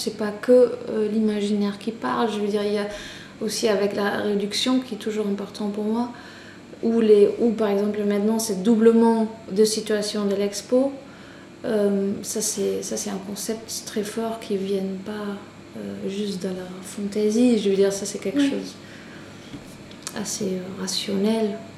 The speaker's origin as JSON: {"language": "French", "country": "Germany", "said": "moi comme Allemande avec cette histoire c'est un peu lourd de porter ça"}